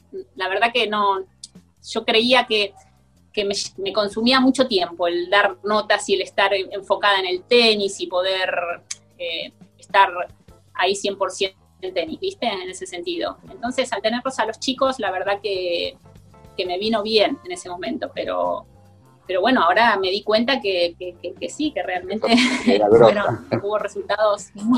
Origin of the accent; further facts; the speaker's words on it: Argentina; y yo también, que éramos 4 argentinos en semifinales entre mujeres y varones.